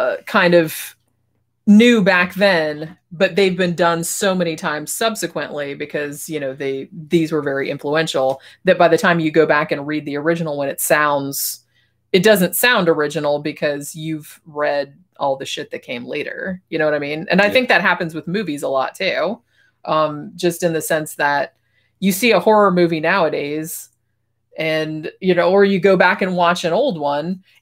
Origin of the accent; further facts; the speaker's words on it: Daytona Beach, Florida, United States; because like, you know, I grew up in Daytona. All we had was like fucking country stations and like classic rock and shit.